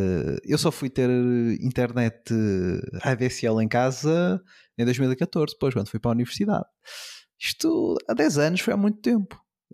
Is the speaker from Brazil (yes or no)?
no; Barcelos, Norte, Portugal; Na minha terra, Barcelos